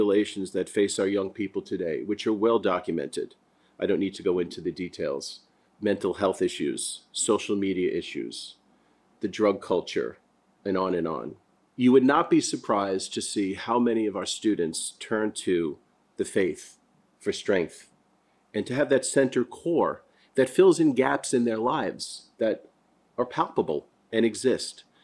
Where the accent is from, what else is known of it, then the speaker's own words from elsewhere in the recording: East New York, New York, United States; born there; I was born in East New York. My dad worked for the city of New York.